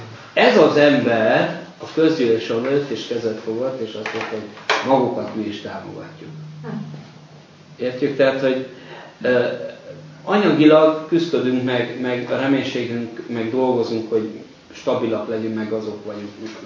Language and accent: Hungarian; Oradea, Bihor, Romania; Én Nagyváradon nőttem föl.